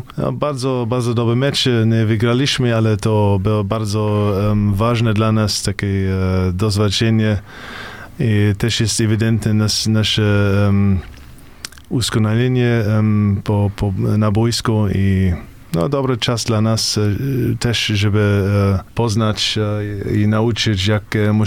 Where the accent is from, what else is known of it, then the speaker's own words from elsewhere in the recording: Germany; first language German; Polish is a second language; jestem Niemcem i to jest moim pierwszym językiem i to bardzo trudno dla mnie